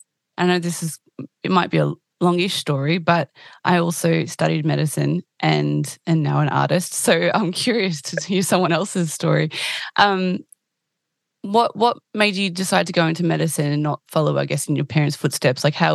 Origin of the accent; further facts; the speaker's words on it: Bairnsdale, Victoria, Australia; So I only know that because I'm from Bairnsdale.